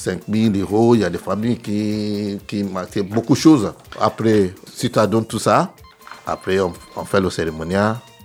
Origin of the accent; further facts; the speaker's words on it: Nigeria; En fait, chez nous au Nigeria, nous avons quatre différents mariages.